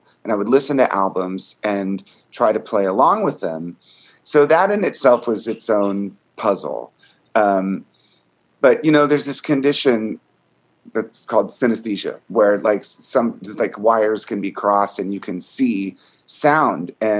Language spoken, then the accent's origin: English; Virginia, United States; I grew up in Virginia outside of DC.